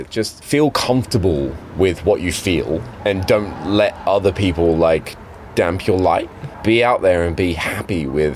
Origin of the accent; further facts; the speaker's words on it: Australia; accent: Australian; If anything, I probably amp up my Australian accent.